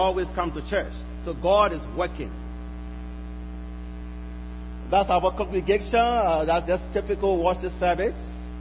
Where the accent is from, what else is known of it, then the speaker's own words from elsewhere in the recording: Liberia; from Liberia. I was here a few years ago at Moody, and this is my home church.